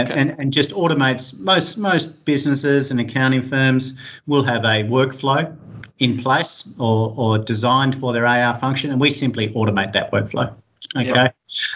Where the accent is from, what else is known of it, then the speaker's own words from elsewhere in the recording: Perth, Western Australia, Australia; I'm also a native West Australian. Don't know if that's good or bad for your client base, but I grew up in West Australia.